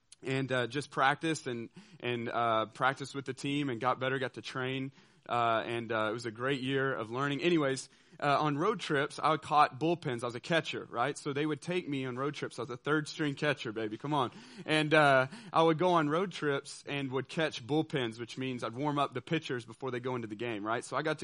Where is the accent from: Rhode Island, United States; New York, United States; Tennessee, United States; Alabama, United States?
Tennessee, United States; Nashville; When I was a freshman there, I came from Nashville, Tennessee, to DBU and, came to play college baseball.